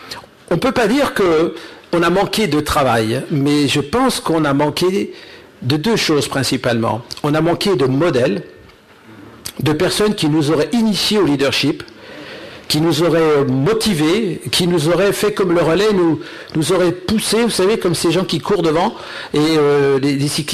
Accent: Lyon, Auvergne-Rhône-Alpes, France; born there; je suis né à Lyon, j'ai pas des parents chrétiens, je suis venu à la foi quand j'avais 18 ans, j'étais un beatnik des années 68

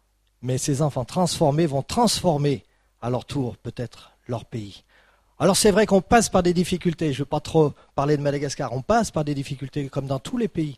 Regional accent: France; Mais bien sûr, je suis français et je suis là avec vous.

